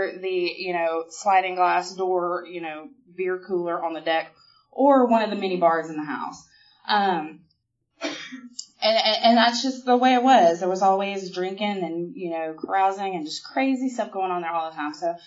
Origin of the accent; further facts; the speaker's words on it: Memphis, Tennessee, United States; I grew up in Fraser. If any of you have been to Memphis, so you know Fraser is not the nice area of town.